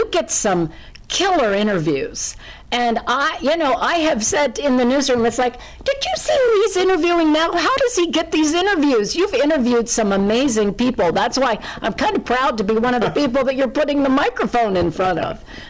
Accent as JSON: {"language": "English", "region": "Appalachia", "country": "United States", "said": "I'm an Appalachian coal mining town girl. I'm from a blue-collar background, first-generation college, and that surprises people sometimes."}